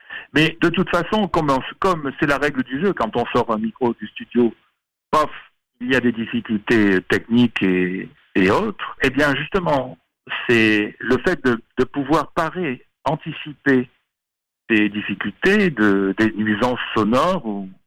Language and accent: French; Marseille, Provence-Alpes-Côte d'Azur, France; also born or lived in Var; Je suis né dans le Var, mais parce que mon père était cheminot, et donc on voyageait de gare en gare comme ça. Mais très très vite, à la toute petite enfance, je suis venu à Marseille, où j'ai vécu toute la première partie de ma vie, enfin, jusqu'aux études